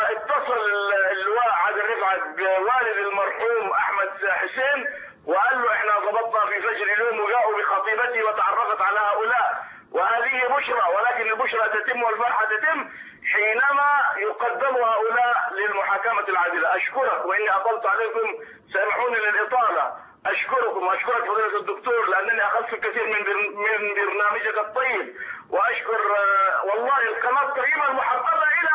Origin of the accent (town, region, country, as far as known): Suez, Suez Governorate, Egypt